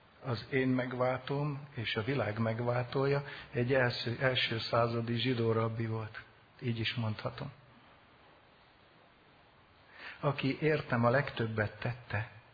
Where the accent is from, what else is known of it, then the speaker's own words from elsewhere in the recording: Hungary; én a nem zsidó törzsek közül, mondhatni így a pogányok közül, magyar vagyok. És örülök, hogy az vagyok, szeretem.